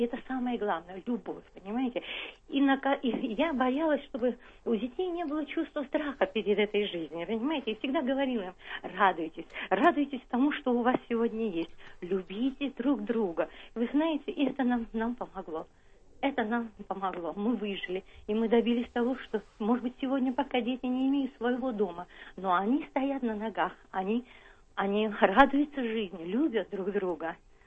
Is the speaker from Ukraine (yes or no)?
no; Abkhazia, Georgia; moved away as an adult; now in Moscow, Russia; Я вообще из Абхазии.